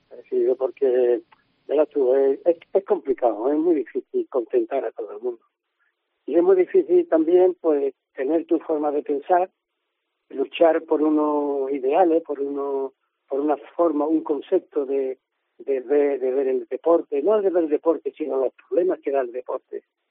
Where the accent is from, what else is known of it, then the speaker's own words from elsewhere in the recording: Cádiz, Andalusia, Spain; tampoco me puedo vendar los ojos de donde he nacido yo. Y aquí le debo yo todo. Yo soy de Cádiz. Muchas veces se piensa que yo soy de Valencia, por el apellido.